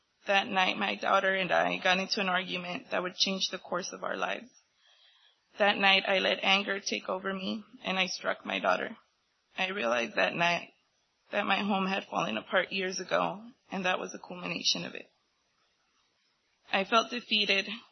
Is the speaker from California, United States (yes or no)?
yes; San Francisco, California, United States; I was born May 11, 1984, and I grew up in San Francisco going to a Catholic church.